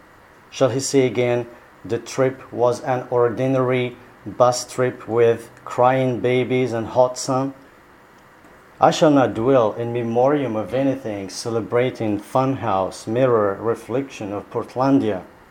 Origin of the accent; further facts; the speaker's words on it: Morocco; I come from like the native people of Morocco, the Berbers